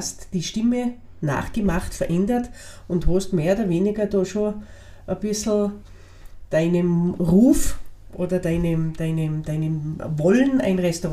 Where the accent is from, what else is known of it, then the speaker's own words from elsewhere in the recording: Tyrol, Austria; accent: Tyrolean; wir sind ja zwei Brixentalerinnen, Tirolerinnen. Das heißt, unser Dialekt wird uns immer wieder einholen und das gehört auch dazu.